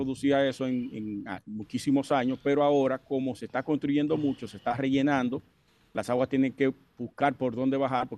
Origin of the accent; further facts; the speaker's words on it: Sosúa, Puerto Plata, Dominican Republic; aquí en nuestra zona, en mi pueblo, Sosúa.